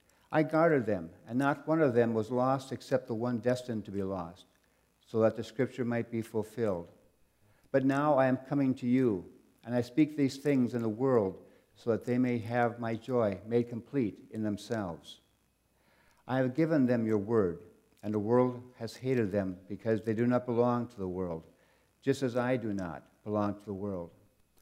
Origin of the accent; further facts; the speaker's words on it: North Dakota, United States; And growing up in North Dakota, we didn't have much for rivers, so it's always good to see.